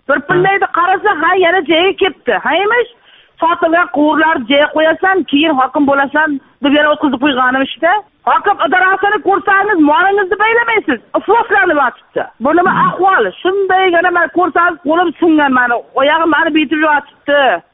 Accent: Maybuloq, Samarqand Region, Uzbekistan; Hatto Qo'rg'on tumani Maybuloqdanman.

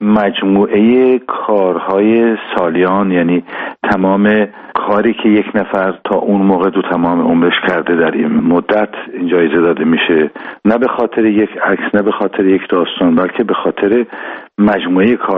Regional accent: Iran; به عنوان یک ایرانی خودم

